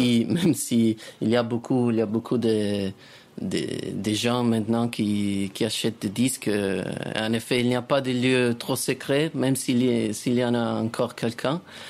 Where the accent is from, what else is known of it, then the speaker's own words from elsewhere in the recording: Turin, Piedmont, Italy; born there; j'habite à Turin, je suis né à Turin dans un quartier des ouvrières, quand il y avait encore un petit peu la fabrique Fiat, qui était la fabrique des voitures.